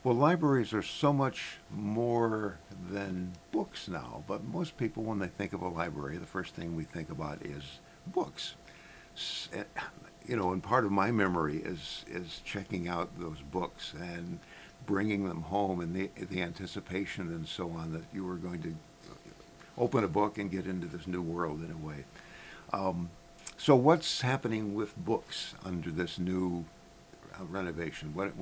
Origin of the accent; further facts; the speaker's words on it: Chicago, Illinois, United States; Well, I grew up in Chicago and remember with great affection going to the library.